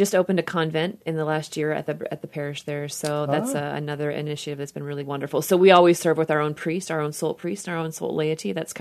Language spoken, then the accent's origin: English; Washington, United States; I grew up in Washington State, the rainy Pacific Northwest, and so that's why I love coffee. And my parents are from South Texas and very faithful Catholics.